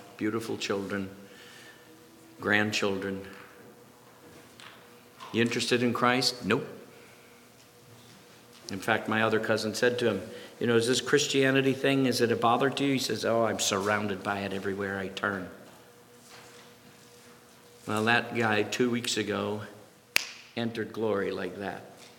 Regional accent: Ireland; Maybe it's because I'm Irish, I don't know.

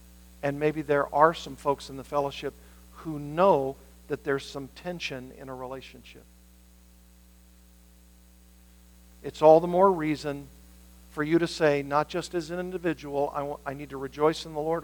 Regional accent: the South, United States; You as in, because I'm from the South, y'all. Y'all.

